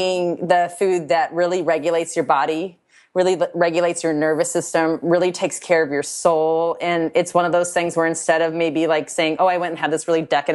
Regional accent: Louisiana, United States; so I'm Cajun, our family's Cajun, and I was just recently asked like something about being Cajun

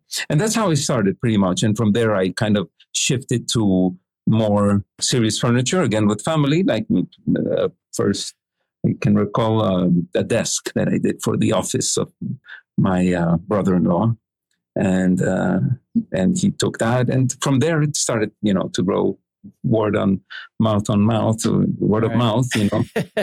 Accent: Mexico; first of all, being born and raised in Mexico, the particularities of how things work here in a country very different from the U.S.

